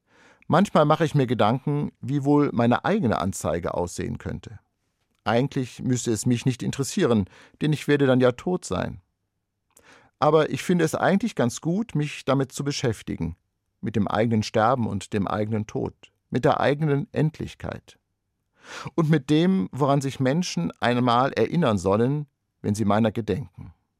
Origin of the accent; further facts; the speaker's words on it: Wiesbaden, Hesse, Germany; über Ereignisse in meiner Heimatstadt Wiesbaden zu informieren